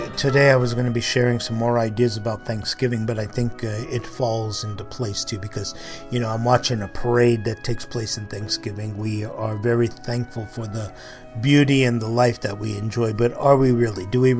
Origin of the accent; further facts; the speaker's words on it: California, United States; I've always said that as far as being a Californian, you know, right in our backyard in the deserts of Arizona and Nevada and New Mexico, we have treasures in the forests up there